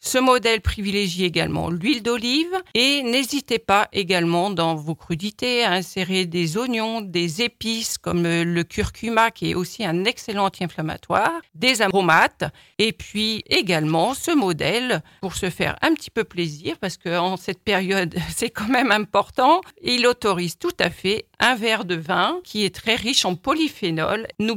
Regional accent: Normandy, France; Alors moi, je suis normande

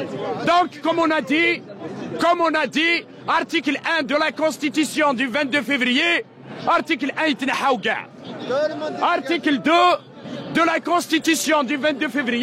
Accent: Algeria; J'ai un CDI avec l'Algérie, un contrat à durée indéterminée avec l'Algérie. Donc, on se considère Algérien à part entière.

